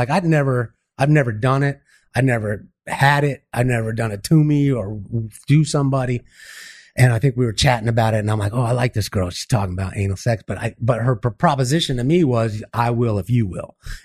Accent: Miami, Florida, United States; Man, growing up in Miami in the 79, 80, 81.

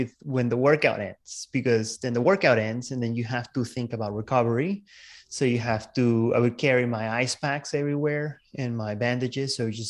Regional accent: Peru; moved away as an adult; So I was born in Peru and I lived there until I was 26, almost 26.

